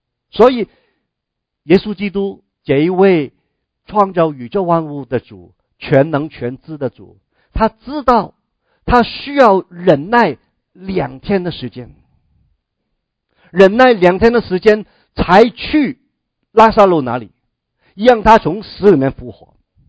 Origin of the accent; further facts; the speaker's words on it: China; 所以他们有守夜，我们中国人也有嘛，哈、啊，记不记得？我记得我小的时候，哈、啊，亲人过世，我们的当子孙的都要在那里守夜